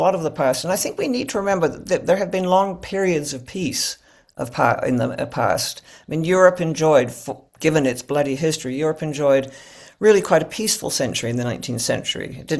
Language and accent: English; Canada; I think there is a sense that I speak as a Canadian, but I've talked to others in different countries.